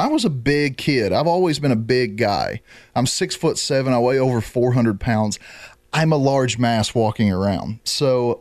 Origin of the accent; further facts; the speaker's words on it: Trenton, Georgia, United States; I'm not from Chattanooga. I'm from a little town just south of Chattanooga. If you're going towards Nashville from Chattanooga, it's called Trenton, Georgia.